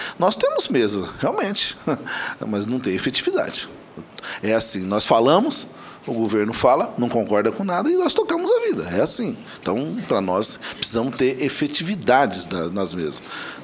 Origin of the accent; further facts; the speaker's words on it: São Paulo, Brazil; infelizmente, eu sou paulista, né?